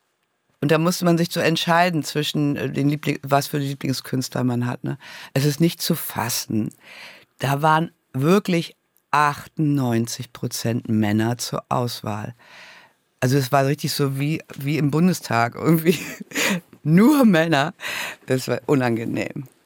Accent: Lower Saxony, Germany; in der Lüneburger Heide, wo ich herkomme.

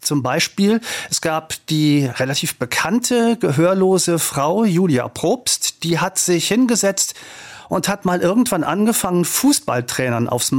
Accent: Lower Saxony, Germany; Norddeutschland, in der Nähe von Hannover

